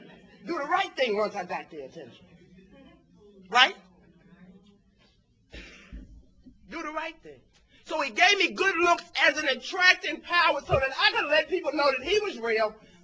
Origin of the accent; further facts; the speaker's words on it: Somerset, New Jersey, United States